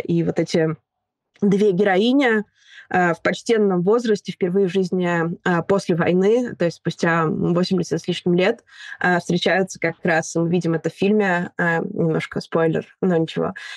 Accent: Russia; в том числе в России, откуда я родом

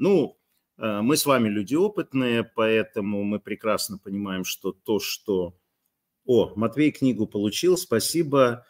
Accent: Horlivka, Donetsk Oblast, Ukraine; born there; у меня все родственники по папе с Черкаса, мамины москвичи, сама я родилась в Горловке, куда мои родители приехали

